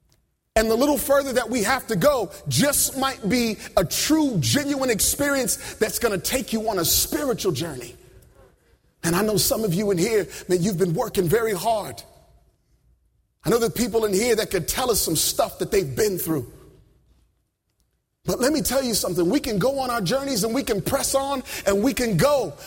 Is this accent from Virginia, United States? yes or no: yes; Hampton, Virginia, United States; I grew up down in Hampton, Virginia, where for most of us, I don't know if you've had this experience, but I grew up in a black Pentecostal church